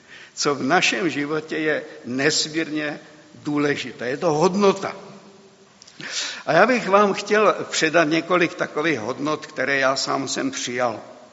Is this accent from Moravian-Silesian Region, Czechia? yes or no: yes; Moravian-Silesian Region, Czechia; born there; protože já jsem se narodil na Těšínsku